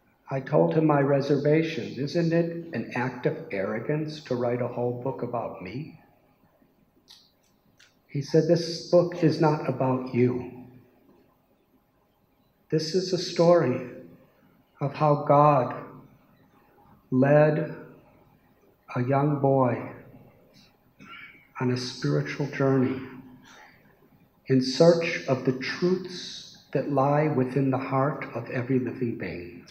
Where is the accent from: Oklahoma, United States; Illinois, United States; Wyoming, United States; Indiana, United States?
Illinois, United States; I was born in 1950 in Chicago and was raised in a suburb north of Chicago where material comforts and prosperity were something very ordinary.